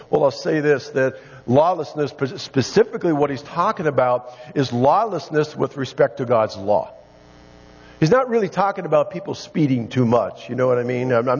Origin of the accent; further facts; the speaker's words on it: United States; And as an American, I have seen that shift.